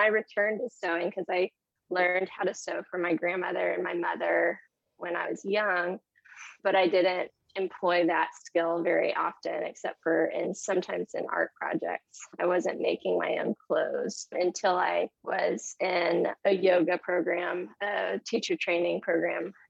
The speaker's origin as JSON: {"language": "English", "region": "Alabama", "country": "United States", "tie": "born there", "said": "as I would travel between Maryland and my home state where I was born, of Alabama"}